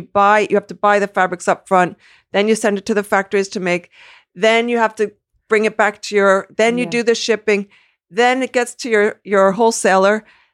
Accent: New Jersey, United States; And we're from New Jersey. You know, you wear Speedos to the local swimming pool and that's it.

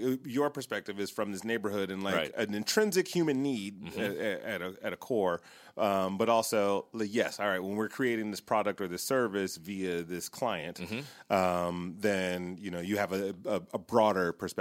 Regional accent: Detroit, Michigan, United States; I grew up in Detroit, and case in point, Detroit is one of the cities that gets a bad rap.

